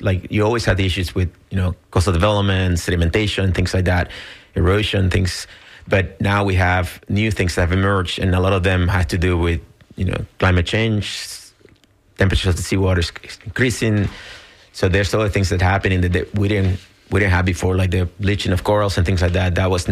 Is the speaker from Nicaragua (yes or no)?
yes; Nicaragua; So when I was growing up, obviously my reach of knowledge was very local